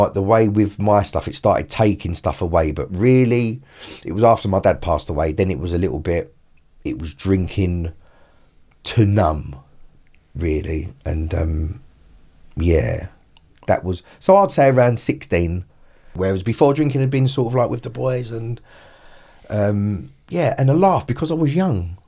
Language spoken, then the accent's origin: English; East End, London, United Kingdom; accent: Cockney; now in Essex, United Kingdom; I'm from around here, not far from here. Yeah, I'm an East End boy. Yeah, went to school in Bethnal Green.